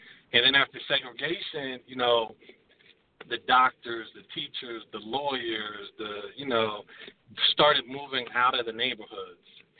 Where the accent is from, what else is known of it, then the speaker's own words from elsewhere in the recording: Delaware, United States; I'm from Delaware, had the opportunity to leave Delaware, but, you know, went to Florida, went to Philly, went to Texas. And when I came back to Delaware